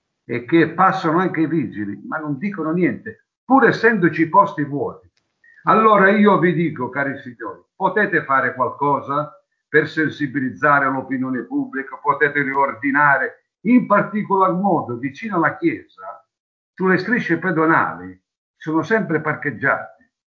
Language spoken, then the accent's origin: Italian; Capua, Campania, Italy; sono di Capua. Abito in via Nicolai.